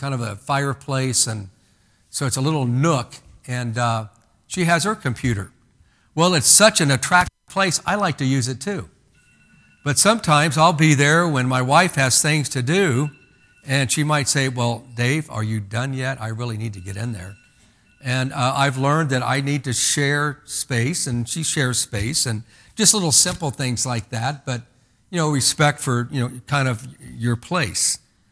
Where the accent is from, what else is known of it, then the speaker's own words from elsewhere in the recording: Indiana, United States; because that's the way I grew up in Indiana.